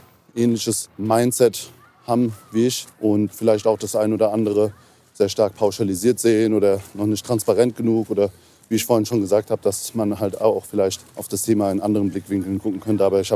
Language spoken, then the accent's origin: German; Hesse, Germany; now in Berlin, Germany; Ich komme ursprünglich aus Hessen. In Berlin wohne ich seit Ende 2017